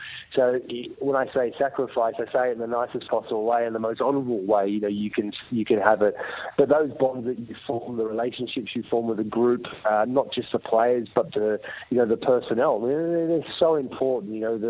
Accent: Australia; what we need to do as Australian players, yes, we need to evolve, and the team has evolved

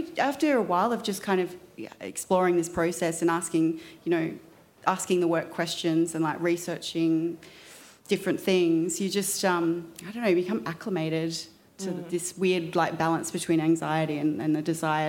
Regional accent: Victoria, Australia; Unfortunately, I'm from Victoria, so we were very locked in and no one could go to their studios, including me.

